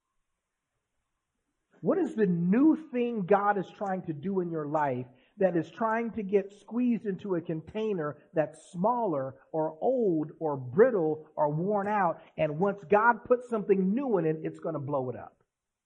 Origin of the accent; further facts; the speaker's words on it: Indiana, United States; I'm from Indiana, and it's flat, and there's corn in Indiana. And so when I moved to California, I see these beautiful mountains and hills and all these beautiful vineyards.